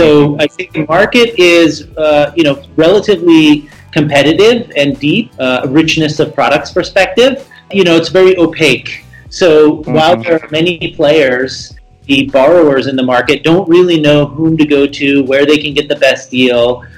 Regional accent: United States; So I'm actually Italian by background, but I grew up in the States and built a career in the U.S. on Wall Street.

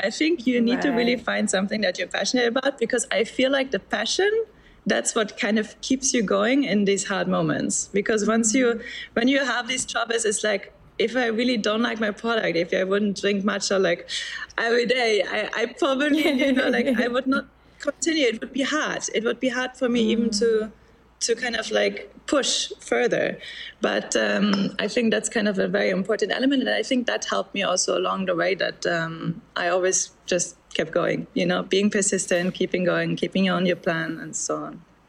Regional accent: Berlin, Germany; I'm from Berlin, Germany originally

